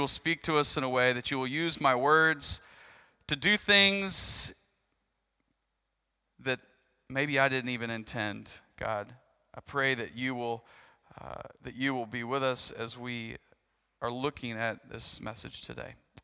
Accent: Arkansas, United States; I grew up in Arkansas. We're going to this little lake and we're going to have fun and it's going to be great.

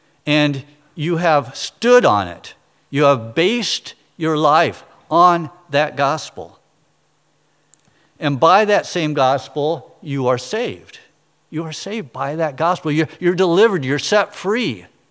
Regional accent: Storm Lake, Iowa, United States; I was born in Storm Lake, Iowa, and my parents and grandparents and great-grandparents ran the local newspaper. So I grew up around news

